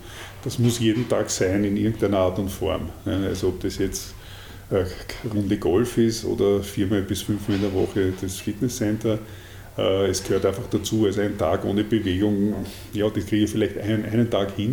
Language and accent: German; Austria; Und irgendwie als Österreicher kamst du in Deutschland recht gut